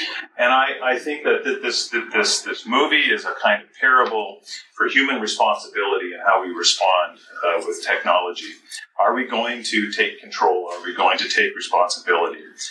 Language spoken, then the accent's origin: English; Canada; now in United States; from Calvin College, but I'm Canadian. I'm living in the States, but I am a proud Canadian.